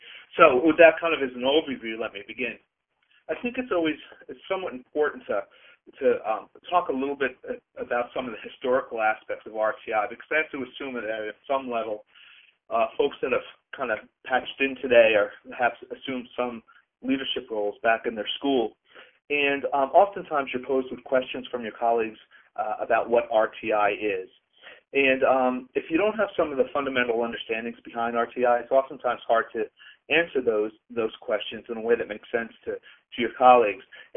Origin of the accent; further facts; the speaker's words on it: Peekskill, New York, United States; I'm a graduate of the public schools of New York, so I grew up in Peekskill, New York, down on Smith Street, and moved out to the Lakeland School District when I was a youngster